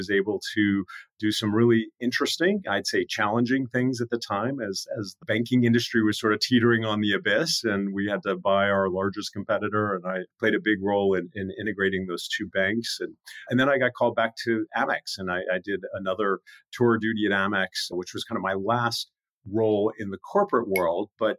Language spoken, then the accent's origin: English; New York, United States; Yeah, it was a great sort of place to grow up as a kid. And, you know, the good schools and lots of things going on. We were close to New York City.